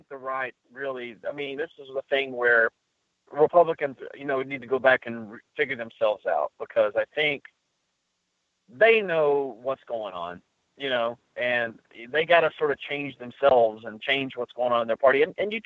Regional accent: Tennessee, United States; Corker from my home state here in Tennessee

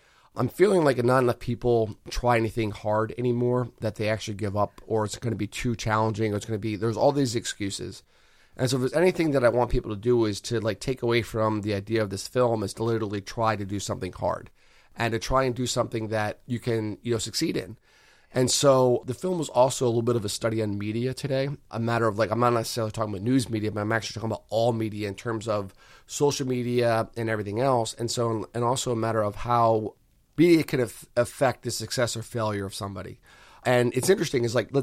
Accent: Allentown, Pennsylvania, United States; I moved back to my hometown because I was very discouraged by how people perceive my hometown of Allentown, thanks

